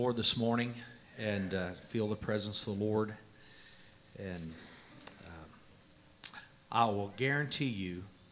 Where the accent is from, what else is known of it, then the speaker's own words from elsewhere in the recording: California, United States; It's an old preacher that I grew up with out in California